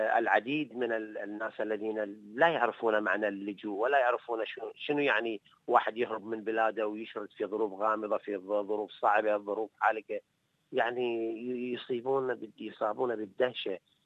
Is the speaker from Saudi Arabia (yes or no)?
no; Iraq; احنا كجالية عراقية أو نقول كجالية عربية